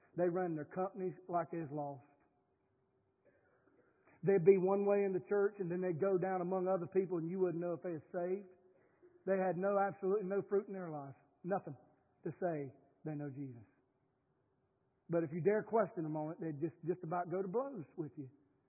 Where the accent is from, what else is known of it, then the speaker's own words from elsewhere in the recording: Kings Mountain, North Carolina, United States; I grew up in Kings Mountain, North Carolina, good old Cleveland County, right down the mountain about 100 and so odd miles that way.